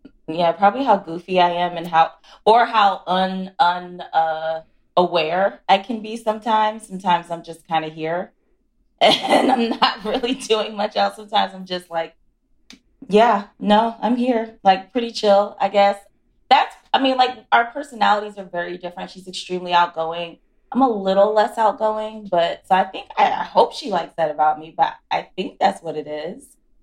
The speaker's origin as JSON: {"language": "English", "town": "Philadelphia", "region": "Pennsylvania", "country": "United States", "said": "I'm from Philly, so I'm like very Northeast, you know, centric, I guess, if you will."}